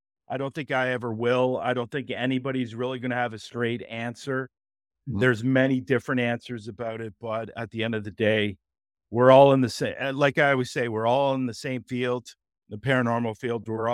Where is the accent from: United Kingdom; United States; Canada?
Canada; Well, obviously, you guys know I'm Canadian, and drama here is nowhere near being anything like the States